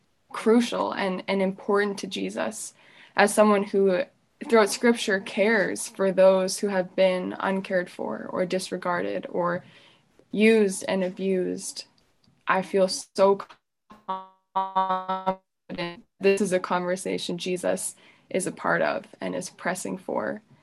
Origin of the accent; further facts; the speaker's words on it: Canada; So those are kind of my reactions as a Canadian.